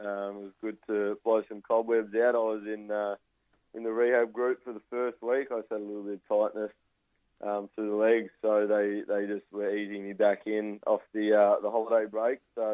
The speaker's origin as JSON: {"language": "English", "town": "Melbourne", "region": "Victoria", "country": "Australia", "tie": "born or raised there", "said": "Obviously, I'm born and bred in Melbourne, so it was a tough move moving away from family and friends."}